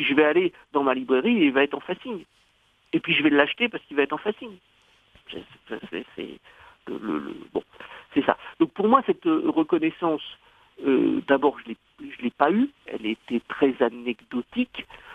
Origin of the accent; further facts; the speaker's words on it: France; quand je dis que je suis un pur français